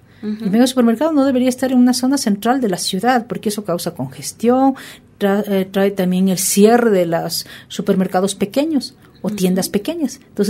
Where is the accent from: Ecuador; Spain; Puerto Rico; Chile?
Ecuador; Ambato, Tungurahua; yo soy de Ambato y tú también eres de la provincia de Tungurahua